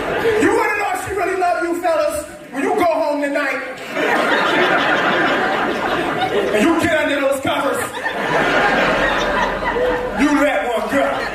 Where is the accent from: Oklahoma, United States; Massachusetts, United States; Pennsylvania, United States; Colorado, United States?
Pennsylvania, United States; Philadelphia; And we got a dish in the States, right? I'm from Philadelphia.